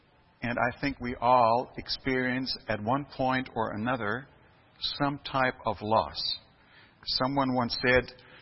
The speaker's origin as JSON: {"language": "English", "country": "Germany", "tie": "born or raised there", "second_language": "English", "said": "I've been born and raised in Germany, I told you, and I've been blessed by a very, very happy childhood."}